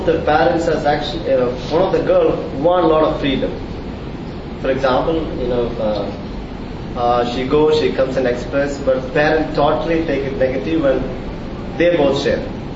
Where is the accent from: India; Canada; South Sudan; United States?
India; moved away; This is she has a friend who's we came from India.